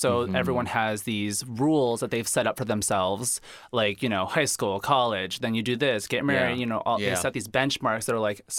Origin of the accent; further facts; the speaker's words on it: Boston, Massachusetts, United States; I'm from Boston.